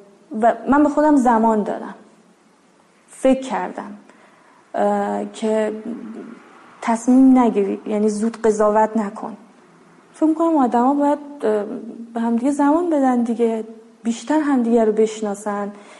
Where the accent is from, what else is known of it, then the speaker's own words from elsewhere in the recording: Afghanistan; now in Karaj, Iran; ما تازه رفتیم کرج، شاید 3 سال بیشتر نشده. اون محلی که رفتیم، تو اون کوچه‌ای که هستیم، فقط ما خانواده افغانی هستیم.